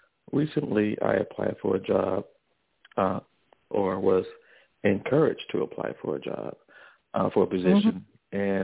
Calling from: Los Angeles, California, United States; I'm calling from Los Angeles.

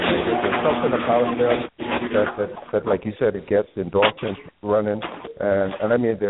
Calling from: Durham, North Carolina, United States; I'm calling from

